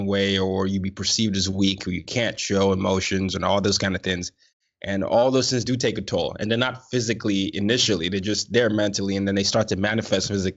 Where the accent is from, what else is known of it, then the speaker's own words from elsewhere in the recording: Nigeria; Now, anyone who knows me knows sports is my first love. I'm a Nigerian.